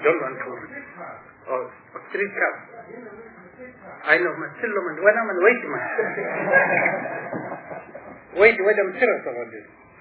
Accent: South Africa; I must say, I'm a South African, I must be proud of that.

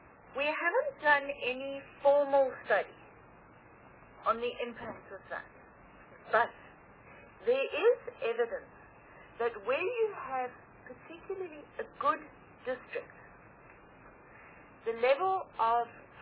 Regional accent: East London, Eastern Cape, South Africa; that's not just because I'm from East London.

